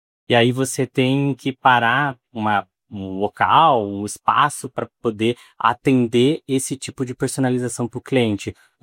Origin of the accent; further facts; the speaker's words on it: São Paulo, Brazil; eu sou paulista, moro no Rio Grande do Sul